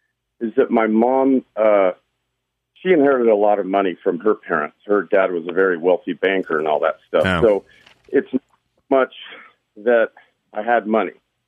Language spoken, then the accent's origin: English; Salt Lake City, Utah, United States; First of all, I'm from Salt Lake City, and my kids live there, and I go back there and spend most of my time there.